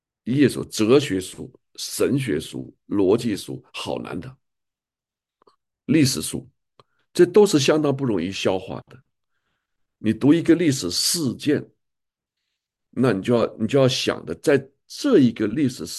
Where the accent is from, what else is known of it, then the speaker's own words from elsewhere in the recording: China; 这是我们中国人就是或者是武侠小说